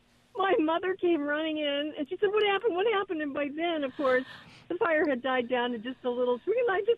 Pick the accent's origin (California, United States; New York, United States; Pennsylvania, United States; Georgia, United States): California, United States; I grew up in Southern California.